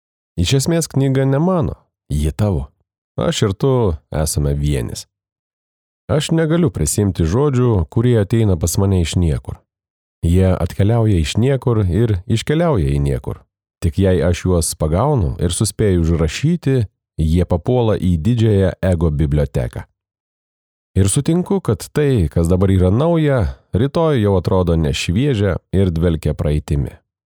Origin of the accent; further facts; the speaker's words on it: Kaunas, Kaunas County, Lithuania; Esu lietuvis, gimęs ir augęs Kaune.